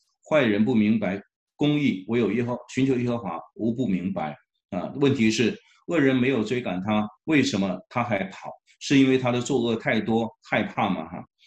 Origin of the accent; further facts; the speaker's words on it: China; 实际上我们中国人有一句话叫做没做亏心事不怕鬼叫门